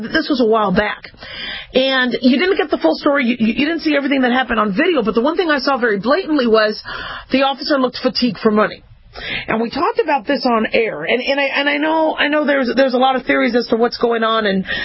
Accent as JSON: {"language": "English", "town": "Phoenix", "region": "Arizona", "country": "United States", "tie": "born or raised there", "also_born_or_lived": "Las Vegas, United States", "said": "so I grew up in Las Vegas and I grew up in Phoenix, Arizona. And we moved back and forth a lot as a kid."}